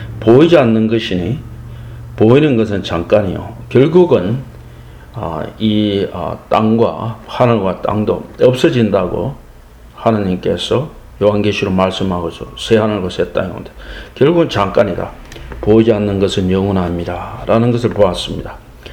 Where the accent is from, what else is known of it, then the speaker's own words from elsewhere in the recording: South Korea; 제가 하나님에서 그 한국인을 태어나게 하시고 또 한국에서 교육받도록 하였으므로 우리 한국어를 합니다.